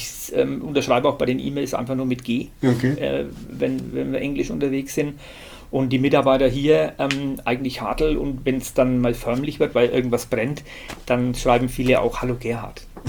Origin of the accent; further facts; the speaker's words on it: Bavaria, Germany; hier bei uns in Westmittelfranken